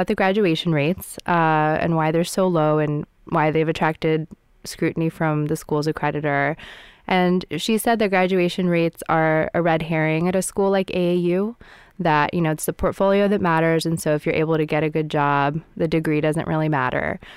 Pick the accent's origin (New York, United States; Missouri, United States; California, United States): California, United States; San Francisco; and also growing up in San Francisco, I always heard the university's name